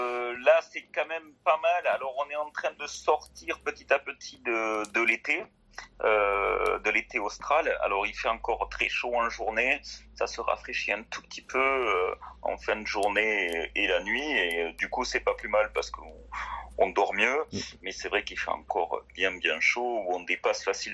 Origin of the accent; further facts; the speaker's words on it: Séméac, Occitanie, France; now in Toulouse, France; Moi, je viens des Hautes-Pyrénées, donc de Tarbes, enfin de Séméac, précisément, juste à côté de Tarbes, où j'ai passé 23 ans. Et avant de monter sur Toulouse